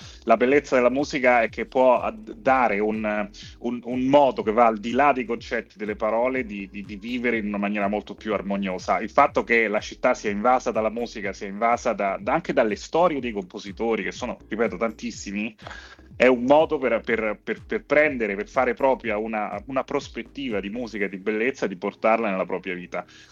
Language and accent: Italian; Istanbul, Turkey; sono cresciuto a Istanbul